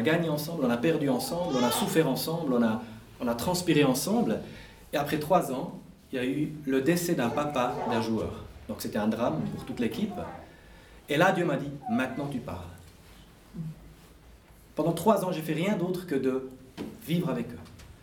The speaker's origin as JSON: {"language": "French", "town": "Biel", "region": "Bern", "country": "Switzerland", "said": "Et moi, j'étais un peu l'étranger. En tant qu'Italien et en tant que Biennois, j'étais l'étranger."}